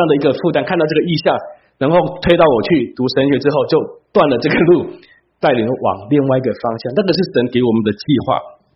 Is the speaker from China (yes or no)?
no; Taiwan; 因为其实我是台湾来、哦、我们在台湾的教会我们也是宣教士来建立的教会